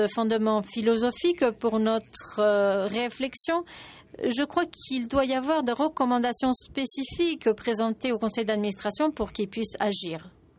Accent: Senegal; Je suis de Sénégal.

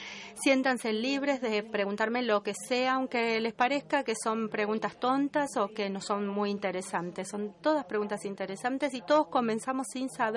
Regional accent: Argentina; Esto es para recordarles que yo soy de Argentina.

